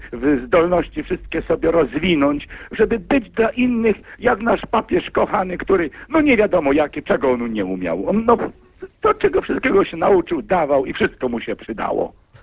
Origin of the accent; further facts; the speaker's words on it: Jaksice, Lesser Poland, Poland; also born or lived in Przesławice; ze wsi Jaksice pod Miechowem, urodziłem się obok, w Przesławicach, w domu rodzinnym się urodziłem